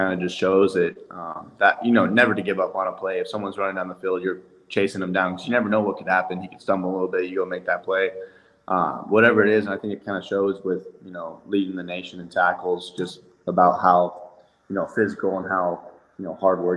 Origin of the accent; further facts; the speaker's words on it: Denver, Colorado, United States; You know, growing up, I was a big Broncos fan just because I was from Denver.